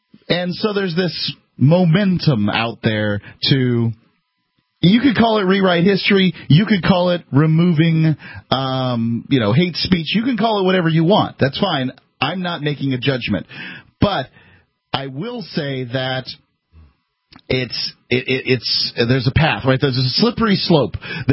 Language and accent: English; Southern United States, United States; I am from the South. I grew up just sort of identifying with the Confederate flag